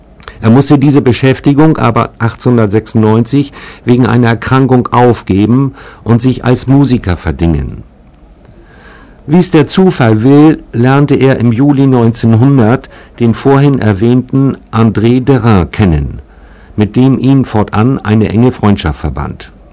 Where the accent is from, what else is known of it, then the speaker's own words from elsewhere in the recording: Worpswede, Lower Saxony, Germany; Und zwar komme ich aus Worpswede und hinter dem Bahnhof